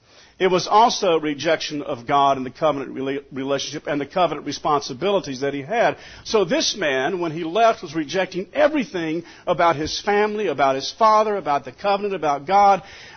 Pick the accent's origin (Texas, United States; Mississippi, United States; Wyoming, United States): Mississippi, United States; Perhaps because I grew up in South Mississippi